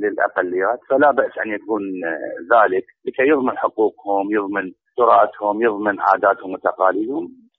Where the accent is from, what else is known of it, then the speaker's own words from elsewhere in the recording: Iraq; احنا نطالب بان يكون عندنا مقاعدنا حسب الاعداد اللي موجوده عندنا بالعراق